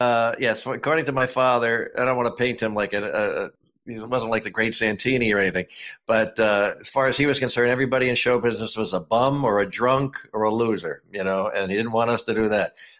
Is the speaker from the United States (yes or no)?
yes; New Jersey, United States; It was a very normal middle-class family.